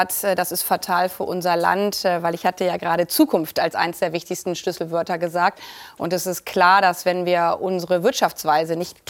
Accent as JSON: {"language": "German", "region": "Lower Saxony", "country": "Germany", "tie": "born or raised there", "said": "Ich bin selber auf dem Dorf in Niedersachsen groß geworden. Ich wusste, wie das mit 16 war."}